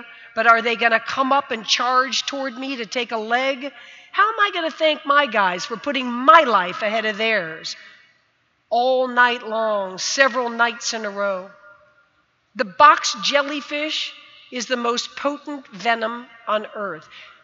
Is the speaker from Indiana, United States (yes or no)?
no; Fort Lauderdale, Florida, United States; Literally, thousands of Cubans flooded into my hometown, Fort Lauderdale, Florida.